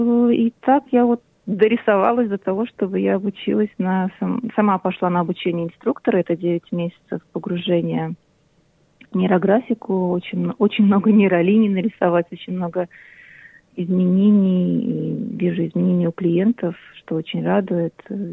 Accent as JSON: {"language": "Russian", "country": "Latvia", "tie": "born or raised there", "also_born_or_lived": "England", "moved": "as an adult", "lives_now": "Australia", "said": "Я родом из Латвии, где прожила до 2000, не помню уже какого года, 2001, наверное, нет, в 2004 я переехала в Англию, где я познакомилась с мужем, а его мечта была Австралия"}